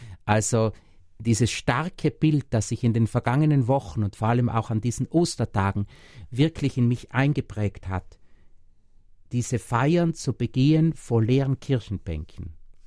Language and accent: German; South Tyrol, Italy; Das ist meine Heimat, hier gehöre ich hin.